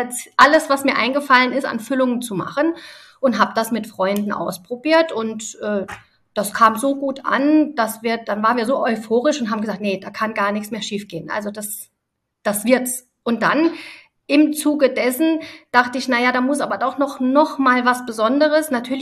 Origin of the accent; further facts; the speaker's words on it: Italy; dass das nicht das ist, was ich als frische Pasta bei uns in Italien kaufen würde